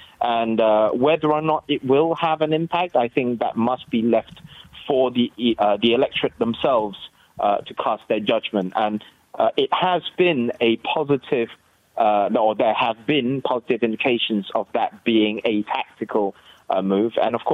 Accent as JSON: {"language": "English", "region": "Perak", "country": "Malaysia", "tie": "born or raised there", "second_language": "English", "said": "And in my home state, Perak, we were one of the earliest to have done so."}